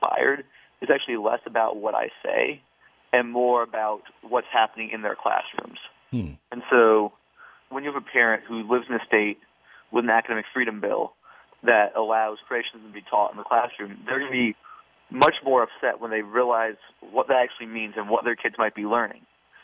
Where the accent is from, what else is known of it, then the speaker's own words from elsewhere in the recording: Louisiana, United States; now in Texas, United States; we have a creationism law in my home state, Louisiana, and I'm currently living in Texas